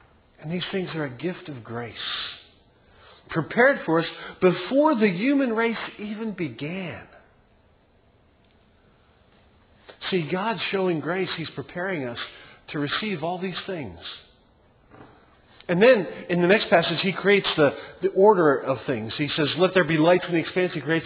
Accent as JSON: {"language": "English", "region": "Maryland", "country": "United States", "tie": "born or raised there", "said": "I grew up in Maryland, and, you know, so we went to the ocean several times a year, and I miss the ocean."}